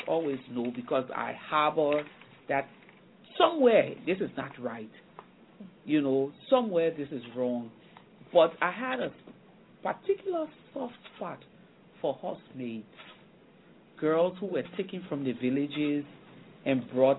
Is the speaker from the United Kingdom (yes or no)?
no; Liberia; we're actually two from Liberia as members of the network.